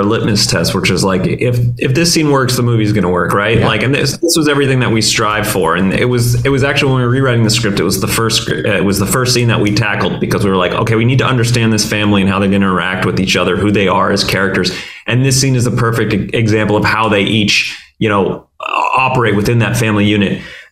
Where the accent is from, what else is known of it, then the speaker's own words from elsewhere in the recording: Northeast, United States; And I grew up in the Northeast and I went to school in Boston, and I'm familiar with the sort of outlying area.